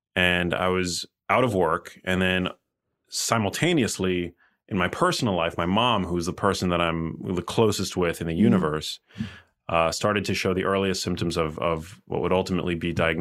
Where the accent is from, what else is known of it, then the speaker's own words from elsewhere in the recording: New York City, New York, United States; now in Miami, United States; I'm from New York City, actually.